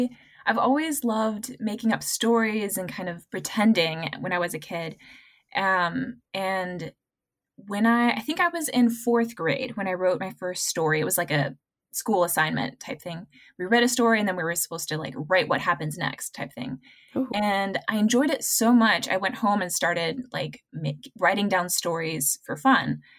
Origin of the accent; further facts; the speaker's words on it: Chile; also born or lived in Peru / Panama; I was born in Peru and then grew up in Chile and in Panama for high school. So I lived most of my life in a Spanish speaking country until college.